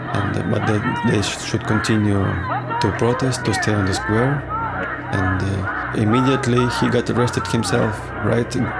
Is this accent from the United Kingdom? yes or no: no; Russia; I'm from Russia.